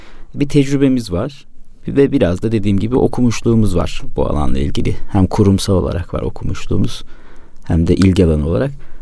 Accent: Şarkışla, Sivas, Turkey; Eyvallah, Şarkışlılıyım ben de.

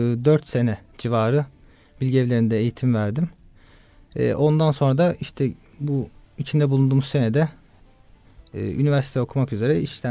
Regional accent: Istanbul, Turkey; Aslen baba tarafından Adanalıyız ama İstanbul'da doğup büyüdük.

